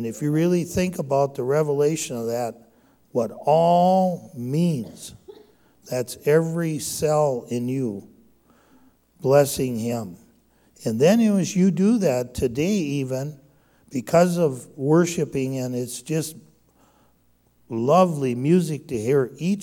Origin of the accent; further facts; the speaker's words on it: Minnesota, United States; And I'm from the First Nation of White Earth Ojibwe.